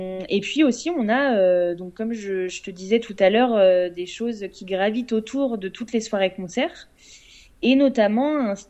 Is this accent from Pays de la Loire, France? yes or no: yes; Nantes, Pays de la Loire, France; parce que je suis nantaise d'origine